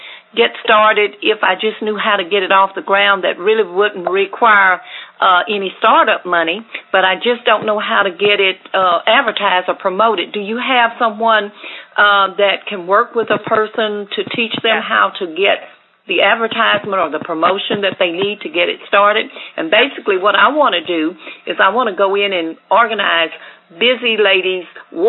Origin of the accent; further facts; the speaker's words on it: Dallas, Texas, United States; I'm from Dallas. I am 56 years old